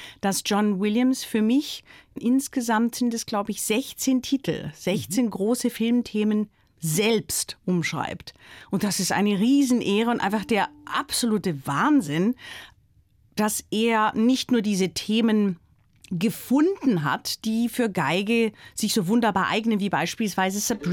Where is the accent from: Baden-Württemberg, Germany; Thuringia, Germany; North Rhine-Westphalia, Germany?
Baden-Württemberg, Germany; ich bin am Fuße des Schwarzwalds aufgewachsen